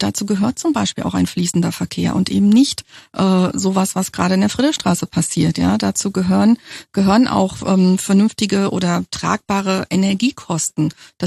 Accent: Germany; ich bin ja in der DDR geboren und groß geworden

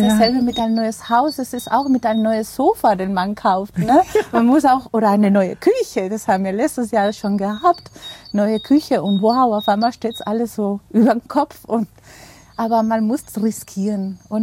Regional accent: Zaragoza, Aragon, Spain; German is a second language; moved away as an adult; also born or lived in Barcelona / Munich; Das ist auch nicht meine Heimatstadt. Ich liebe Barcelona, aber ursprünglich komme ich aus Zaragoza.

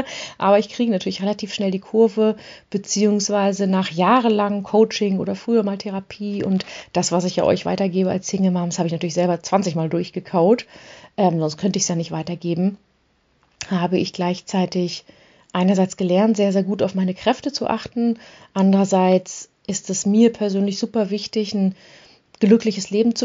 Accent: Hanover, Lower Saxony, Germany; now in Hamburg, Germany; Ich bin Hannoveranerin und lebe in Hamburg.

